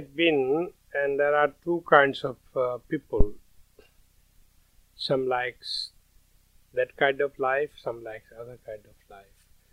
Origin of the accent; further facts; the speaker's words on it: Rajasthan, India; English is a second language; now in Vienna, Austria; I'm coming from India, Rajasthan